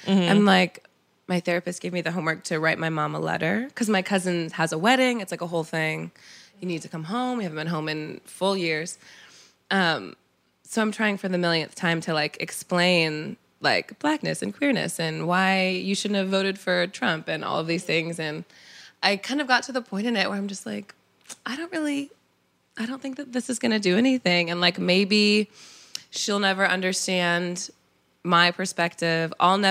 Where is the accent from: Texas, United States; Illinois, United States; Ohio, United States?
Illinois, United States; Because I, you know, I'm from Illinois.